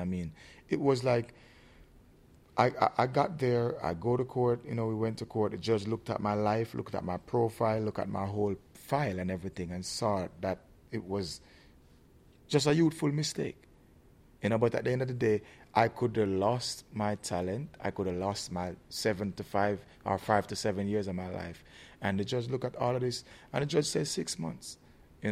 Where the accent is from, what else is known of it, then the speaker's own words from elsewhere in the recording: Jamaica; I took upon myself the decision of coming back to my hometown, you know, going back to Jamaica, you know, doing music.